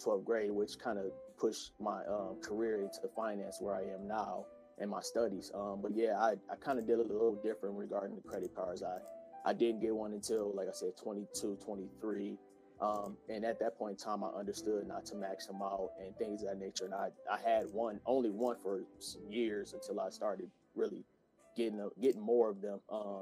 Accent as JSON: {"language": "English", "town": "Detroit", "region": "Michigan", "country": "United States", "tie": "born or raised there", "said": "I grew up in Detroit, Michigan, single parent home with my mother, and finance wasn't a big topic at all."}